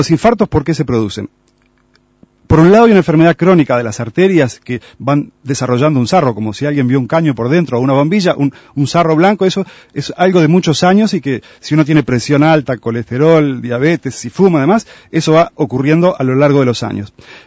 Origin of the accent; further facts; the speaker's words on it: Uruguay; como los uruguayos, algunos somos muy proactivos